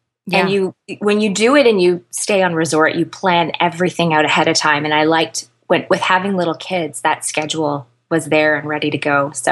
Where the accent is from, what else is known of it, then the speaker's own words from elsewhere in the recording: Canada; And because I'm Canadian, it was glorious.